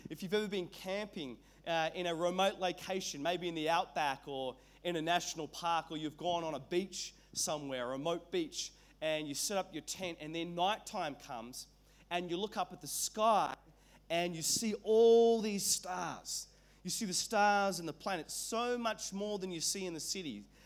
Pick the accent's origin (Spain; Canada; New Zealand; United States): New Zealand; Whangarei, Northland; born there; I was born in New Zealand and in a town called Whangarei on the North Island of New Zealand.